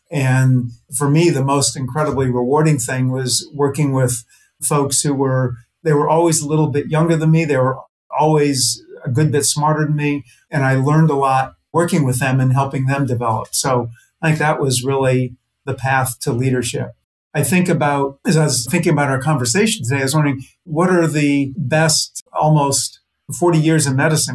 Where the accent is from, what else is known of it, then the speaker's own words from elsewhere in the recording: Cleveland, Ohio, United States; And I was growing up in Cleveland